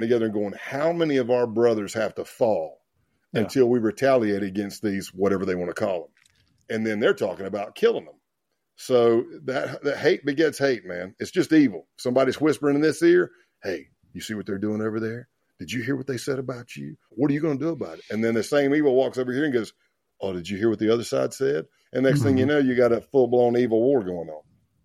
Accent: Tennessee, United States; accent: country; I said, East Tennessee. They said the closest cell, C-E-L-L for my country accent, the closest cell to you is in North Georgia.

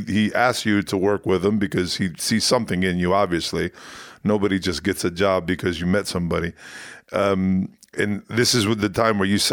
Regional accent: United States; me being an American guy

